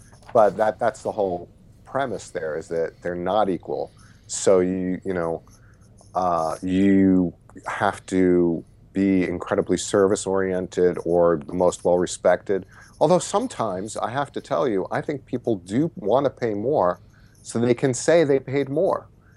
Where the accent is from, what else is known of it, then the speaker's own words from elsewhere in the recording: New York, United States; I don't know if that's because I'm a lawyer or because I've been a comedian or just because I'm a New Yorker